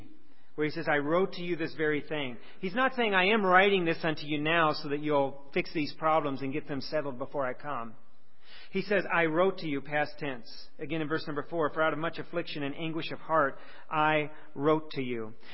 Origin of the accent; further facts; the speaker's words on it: United States; Now, a lot of times my opinion is, I'm an American.